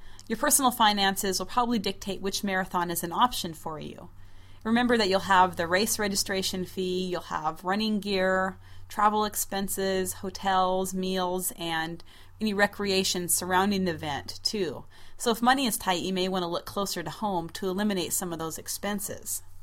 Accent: Montana, United States; Now, since I was raised in Montana, I feel very out of my element in a big city.

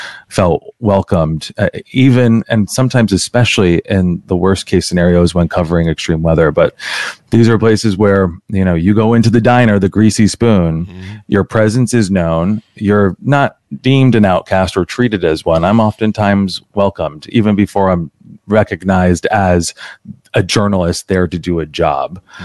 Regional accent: Mount Kisco, New York, United States; Yeah, so I grew up in Mount Kisco, New York. So for anyone who knows sort of New York City and the suburbs around. If you take the Metro North, I'm about an hour north of the city.

